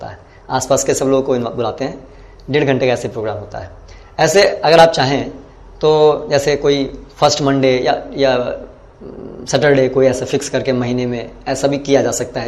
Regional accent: Delhi, India; 10th हाँ जी मैं दिल्ली जा रहा हूँ, वहाँ भी ऐसे ही भगवद गीता सेमिनार है, मेरे होम टाउन में ही है

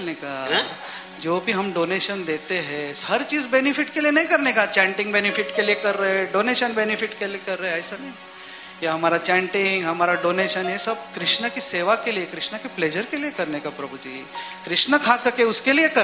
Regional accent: Maharashtra, India; मैं मराठी आदमी है, मेरे को उपमा रसम सांबर समझता नहीं डिफरेंस।

